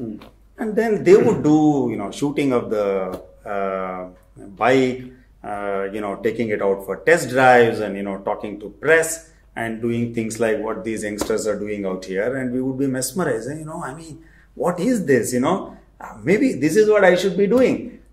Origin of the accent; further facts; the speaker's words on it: Karnataka, India; first language Kannada; English is a second language; And I'm not from Tamil Nadu. So I was like Kannada guy. I had only seen Tamil movies and I had kind of a working knowledge of Tamil.